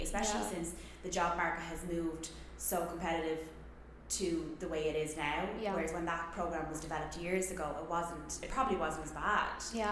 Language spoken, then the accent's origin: English; Ireland; moved away as an adult; now in United States; They're like, Americans are not as modest as Irish.